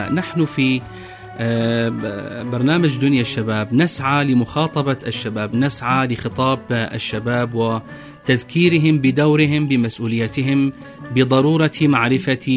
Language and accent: Arabic; Iraq; كما عندنا في العراق